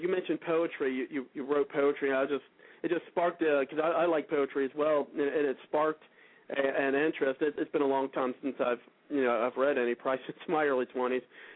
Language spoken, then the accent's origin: English; Cincinnati, Ohio, United States; I'm from Ohio myself.